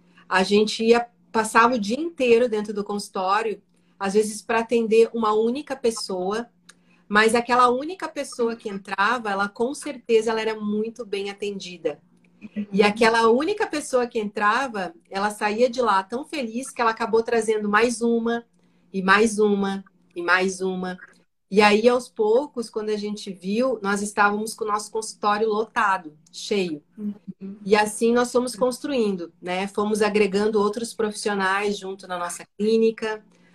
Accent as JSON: {"language": "Portuguese", "region": "Rio Grande do Sul", "country": "Brazil", "lives_now": "Rio do Sul, Brazil", "said": "eu sou gaúcha, né? Eu estudei, eu fiz o meu cursinho, eu fiz a minha escola, eu fiz em Porto Alegre."}